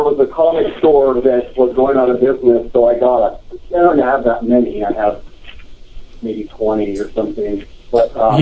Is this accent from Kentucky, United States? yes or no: no; New Mexico, United States; Growing up in New Mexico had a large part in that. It's a little bit hard to pin down, though.